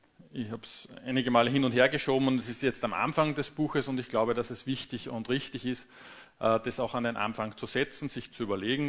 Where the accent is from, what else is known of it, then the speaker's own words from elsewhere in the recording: Linz, Upper Austria, Austria; accent: Austrian dialect; ich komme aus Linz in Österreich. Ich hoffe, dass es mit meinem Dialekt geht.